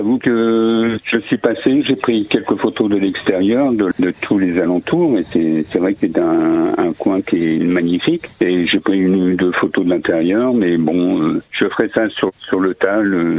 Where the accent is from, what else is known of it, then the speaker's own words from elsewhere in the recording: Beauvais, Hauts-de-France, France; now in Saint-Pierre-des-Nids, France; Je viens de la région de l'Oise, de Beauvais.